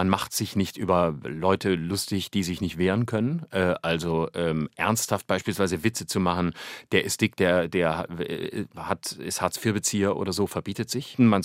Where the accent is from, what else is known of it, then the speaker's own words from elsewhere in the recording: Baden-Württemberg, Germany; accent: Lehrerbadisch; Tatsächlich ist es eine Region, wo man den Dialekt häufig hört. Ich habe den Dialekt nie gesprochen. Ich habe früher das gesprochen, was man Lehrerbadisch nennt. Das ist so ich kann es eigentlich nur noch parodieren. Das ist so ein leichter Einschlag. Ansonsten bin ich kein Dialektmensch.